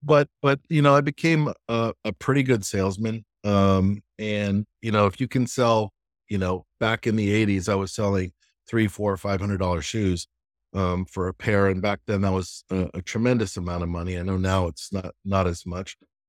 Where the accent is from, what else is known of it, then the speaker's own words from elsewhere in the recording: Los Angeles, California, United States; Growing up in Los Angeles, I was trying to earn a couple of extra bucks because my family didn't have a lot.